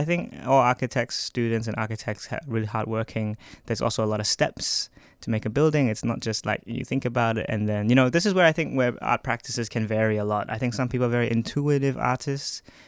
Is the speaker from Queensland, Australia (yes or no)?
no; Sydney, New South Wales, Australia; now in Melbourne, Australia; So my father's Australian, so I'm an Australian citizen since birth, but they're from the Sydney side, and we came to Melbourne to look for university opportunities, and I just came here to study architecture, and that was 2020